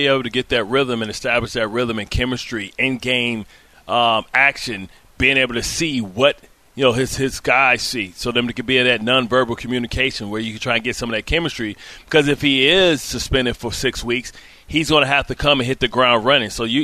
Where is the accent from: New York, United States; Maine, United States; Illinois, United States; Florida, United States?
Illinois, United States; they saw that I was from Southern Illinois, and they looked at me with disdain like I was beneath them.